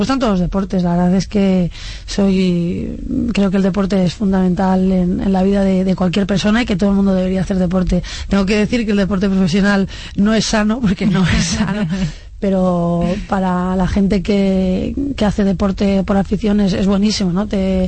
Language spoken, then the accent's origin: Spanish; Alcobendas, Community of Madrid, Spain; Empecé haciendo atletismo allí, pero sí, es verdad, soy de Alcobendas. Mi familia, no recuerdan, mis abuelos míos son de Alcobendas de los pocos, ¿no?, de que han nacido allí